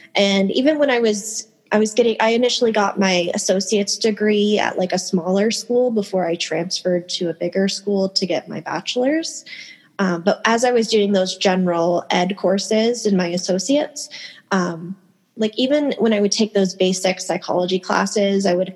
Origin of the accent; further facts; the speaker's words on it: Canada; She worked at an old hospital in Ontario, Canada. Oh, I'm from Canada originally.